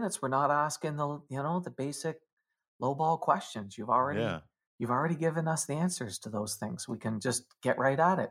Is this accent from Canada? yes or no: yes; Canada; Because I'm a Canadian.